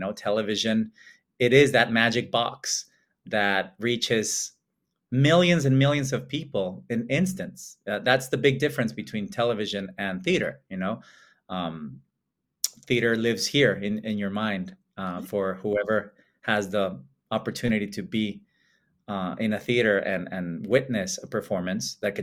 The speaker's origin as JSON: {"language": "English", "town": "Monterrey", "region": "Nuevo León", "country": "Mexico", "tie": "born or raised there", "said": "My hometown, yay."}